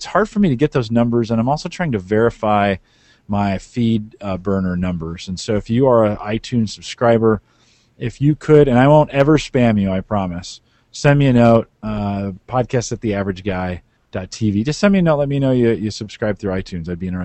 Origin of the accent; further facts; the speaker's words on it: San Jose, California, United States; now in Nebraska, United States; It's a lot like I grew up in San Jose, California.